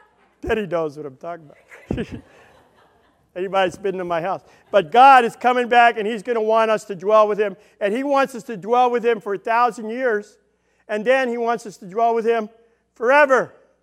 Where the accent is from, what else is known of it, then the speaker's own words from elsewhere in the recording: Brooklyn, New York, United States; I'm a guy from Brooklyn, and I don't know how to talk